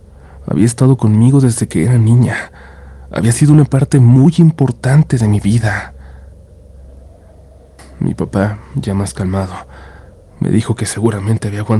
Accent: Chihuahua, Mexico; now in Ciudad Juárez, Mexico; Yo soy de Chihuahua, de la capital, pero cuando decidí irme a vivir con mi ahora esposo, en aquel entonces mi novio, él me propuso movernos a la frontera

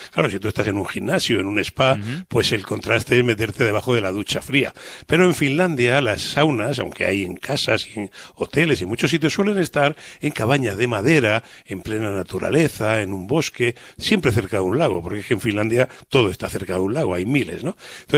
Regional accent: Murcia, Region of Murcia, Spain; Y varias veces, y soy de Murcia, o sea, que no es que sea precisamente yo un esquimal o un lapón, ¿no?

